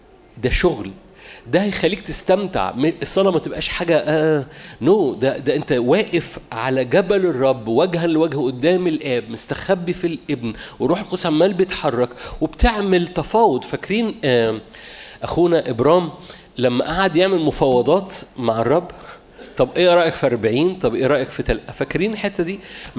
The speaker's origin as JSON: {"language": "Arabic", "town": "Cairo", "region": "Cairo Governorate", "country": "Egypt", "said": "ما عرفش عندنا في القاهرة بيقولوها كتير"}